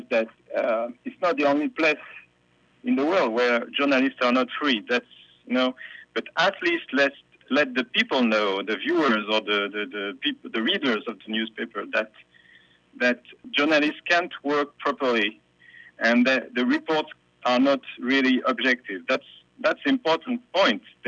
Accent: France; I'm from France

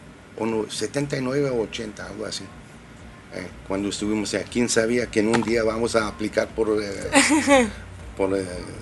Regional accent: Israel; born there; Spanish is a second language; nací aquí en Israel. Mis papás llegaron de Yemen en 1932, algo así, muy, muy temprano

